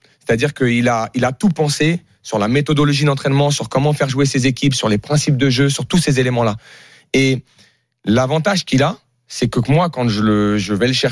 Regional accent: Paris, Île-de-France, France; born there; Moi, aujourd'hui, je préfère, je suis né à Paris.

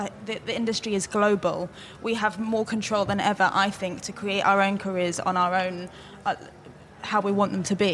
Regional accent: Norwich, East of England, United Kingdom; I was really lucky growing up in Norwich to have access to Norwich Arts Centre, which is a creative hub.

